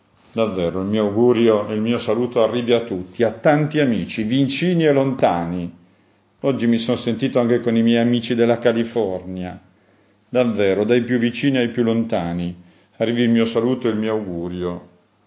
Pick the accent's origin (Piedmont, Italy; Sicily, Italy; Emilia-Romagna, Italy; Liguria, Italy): Piedmont, Italy; in un piemontese che non è quello casalese, ma è il piemontese del mio paese